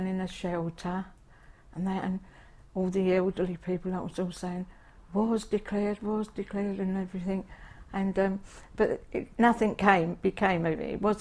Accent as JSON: {"language": "English", "town": "Bermondsey", "region": "London", "country": "United Kingdom", "tie": "born there", "said": "I was born in Bermondsey, in an old little old town, run down house in off a little turning called Arnold's Place at Dockhead. And I'm 83 now."}